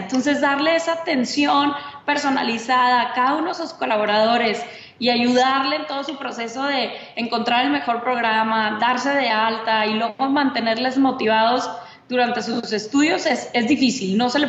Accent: Monterrey, Nuevo León, Mexico; crecimos jugando fútbol juntas en Monterrey, en México.

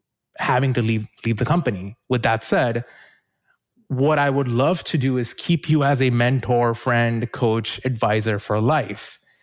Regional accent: New Zealand; moved away as an adult; now in United States; I moved to the US from New Zealand to become an entrepreneur.

